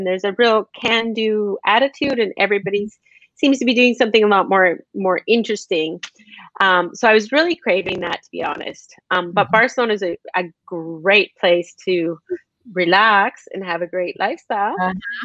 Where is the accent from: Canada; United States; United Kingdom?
Canada; if I just move back to my hometown in Canada